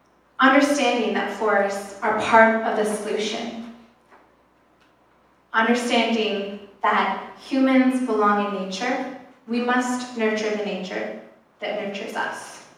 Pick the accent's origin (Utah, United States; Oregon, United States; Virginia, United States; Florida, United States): Oregon, United States; increased asthma and other illnesses in my home state amongst my fellow cohort of Oregonians.